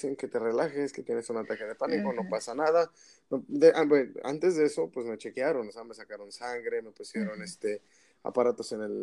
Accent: Mexico City, Mexico; now in United States; soy de la Ciudad de México, pero me radico en el estado de California

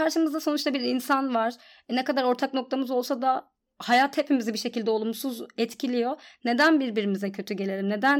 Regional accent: Antalya, Turkey; Ben küçük bir şehirde büyüdüm. Yani Antalya'mıza küçük diyorum ama gerçekten küçük. Yani şimdi bir masada otursak herkes herkesi bir şekilde tanır.

